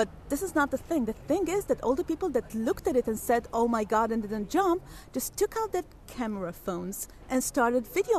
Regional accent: Tel Aviv, Tel Aviv District, Israel; I'm from Tel Aviv, Israel

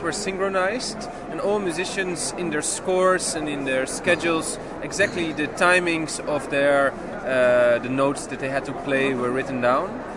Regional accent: Amsterdam, North Holland, Netherlands; I come from Amsterdam, the Netherlands. I'm a composer.

